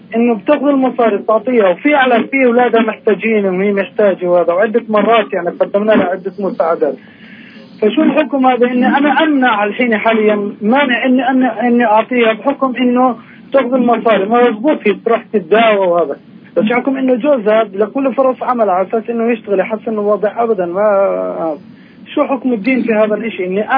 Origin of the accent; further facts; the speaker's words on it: Jerusalem, Palestine; أنا من القدس